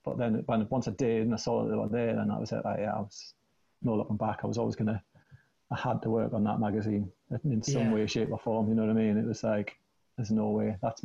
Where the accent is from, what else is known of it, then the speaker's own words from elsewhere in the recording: Wallsend, North East England, United Kingdom; I'm born and raised in Wallsend. You know, I went to Wallsend Boys Club. I played for Wallsend Boys Club.